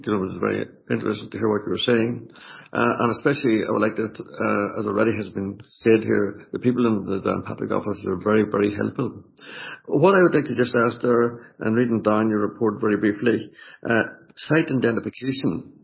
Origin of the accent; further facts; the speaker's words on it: Ardglass, Northern Ireland, United Kingdom; Maybe I come from Ardlass, so